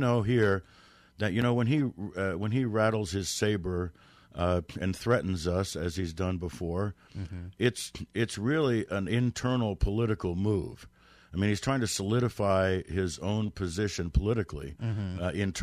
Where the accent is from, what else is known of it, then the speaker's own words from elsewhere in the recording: Washington, D.C. area, United States; I grew up in the Cold War right outside D.C.